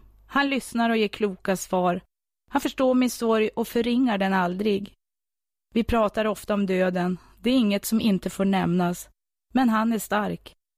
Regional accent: Skorped, Västernorrland County, Sweden; Jag är född och uppvuxen i Skorped, en by 5 mil väster om Örnsköldsvik.

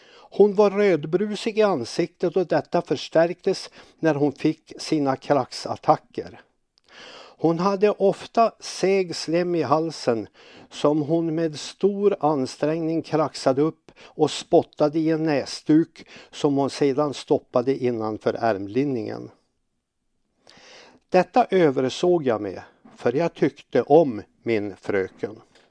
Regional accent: Byviken, Sweden; När jag så kom att skriva några böcker om min uppväxt i Byviken

